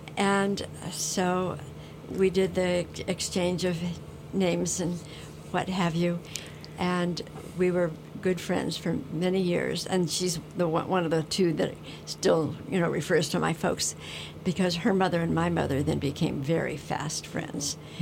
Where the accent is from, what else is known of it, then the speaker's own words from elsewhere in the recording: Berkeley, California, United States; also born or lived in Los Gatos; We moved from Los Gatos to Berkeley, and there I was starting school without a single friend.